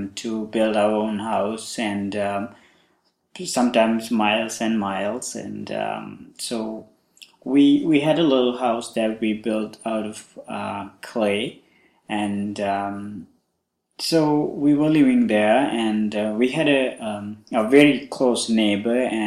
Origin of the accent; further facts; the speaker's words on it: Sri Lanka; now in United States; I'm from originally from Sri Lanka, and I have been in the United States now for 6 years. And so when I was at the age 5, I had a desire to become a monk.